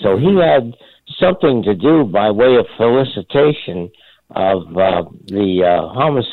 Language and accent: English; Davenport, Iowa, United States; now in Hawaii, United States; my hometown before moving to the islands was Davenport, Iowa.